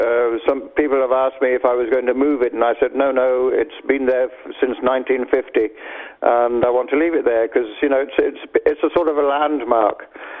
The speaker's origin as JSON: {"language": "English", "country": "Ireland", "tie": "born or raised there", "also_born_or_lived": "London"}